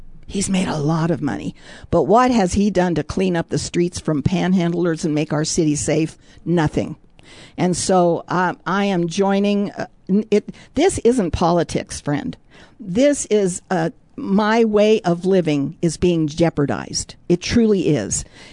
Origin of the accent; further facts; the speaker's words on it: Denver, Colorado, United States; born there; also born or lived in Coeur d'Alene, Idaho; I was born in Denver at Fitzsimmons Army Hospital, and after living in various places, including Coeur d'Alene, Idaho, I've been living in Denver for the past 31 years.